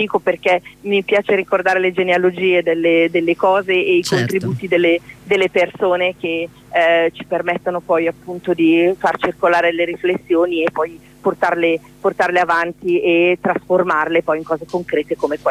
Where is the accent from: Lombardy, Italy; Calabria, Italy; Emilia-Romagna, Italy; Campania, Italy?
Emilia-Romagna, Italy; Bologna; Io vengo da Bologna